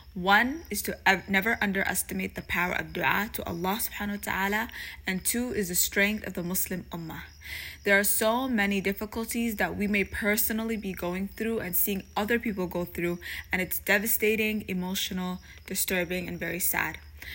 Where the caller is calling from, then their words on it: Toronto, Ontario, Canada; I'm a listener from Toronto, Canada.